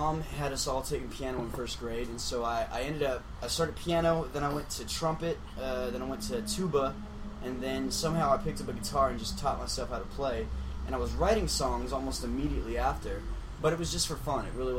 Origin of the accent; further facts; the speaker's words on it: San Diego, California, United States; Well, I'm from San Diego. I live there now, and I guess I've been playing there for about 6 years.